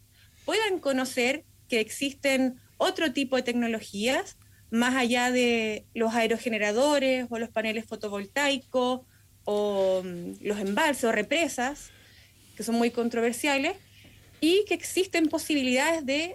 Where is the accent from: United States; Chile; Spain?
Chile; Patagonia; como yo creo que como todo chileno y patagón, tenemos un cierto temor